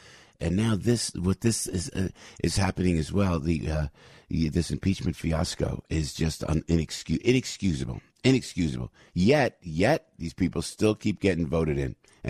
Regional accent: United States; I come before the microphone this morning embarrassed as an American because of the Democratic Party.

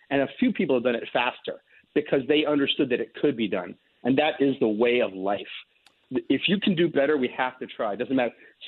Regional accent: New York, United States; And as a New Yorker who's sat in a lot of traffic in my life, I can't wait for it.

